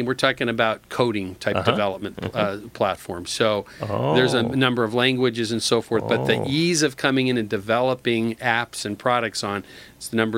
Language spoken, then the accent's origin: English; Long Beach, California, United States; And so we were raised together in Long Beach.